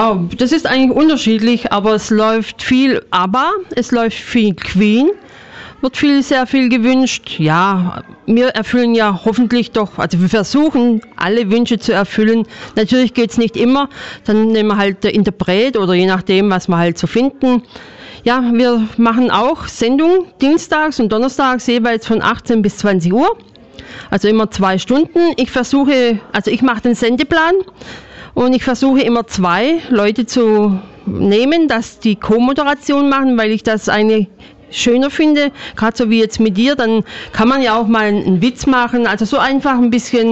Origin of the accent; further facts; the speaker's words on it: Baden-Württemberg, Germany; Also Bietigheim oder Ludwigsburg liegt eigentlich so zwischen Stuttgart und Heilbronn